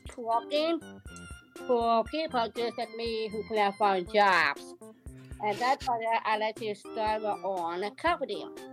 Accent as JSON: {"language": "English", "town": "Boston", "region": "Massachusetts", "country": "United States", "said": "I am a 32. I am from Boston."}